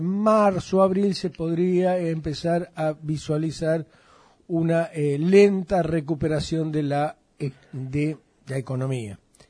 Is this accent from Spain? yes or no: no; Argentina; al cual tan afectos somos los argentinos